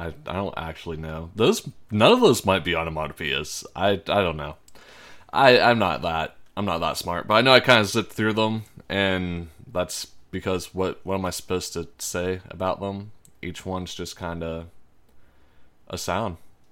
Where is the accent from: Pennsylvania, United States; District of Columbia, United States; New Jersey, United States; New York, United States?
Pennsylvania, United States; Pittsburgh; But I'm from Pittsburgh, but you won't see the Steelers in this list.